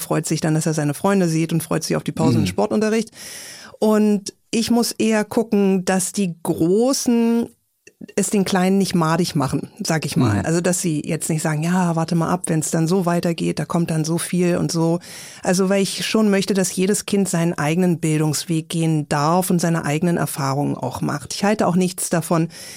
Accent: Berlin, Germany; ich bin ja Berlinerin, das heißt, wir haben 6 Jahre Grundschule

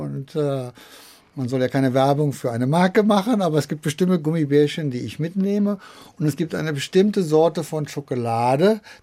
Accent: Bitburg, Rhineland-Palatinate, Germany; Ich bin ja aus Bitburg, Bitter in Bitt.

